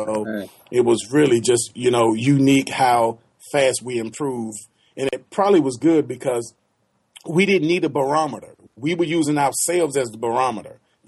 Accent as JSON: {"language": "English", "town": "Wilson", "region": "North Carolina", "country": "United States", "said": "I'm from Wilson, North Carolina, which is population 43,000 people."}